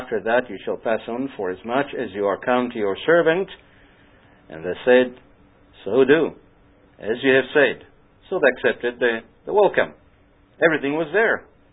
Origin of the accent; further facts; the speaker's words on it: Israel; I remember growing up in Israel, you know, you came, you rang the bell, and that's it.